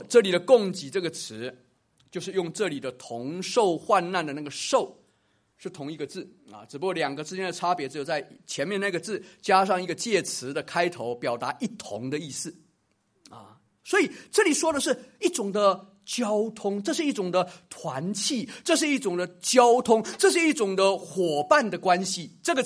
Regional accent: Taiwan; 我自己从台湾出来的

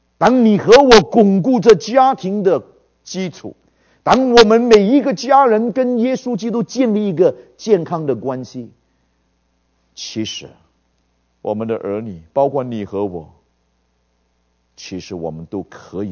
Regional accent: China; 产业这个字呢，我觉得我们中国人抓得不够稳。

